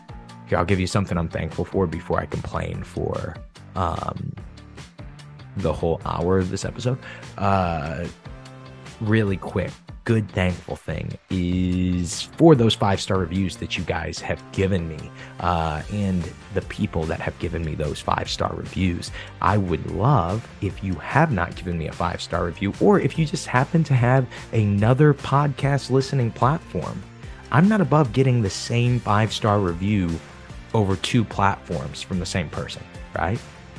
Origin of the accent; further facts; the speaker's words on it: Illinois, United States; I'm from Illinois. You know, we don't do geography and stuff.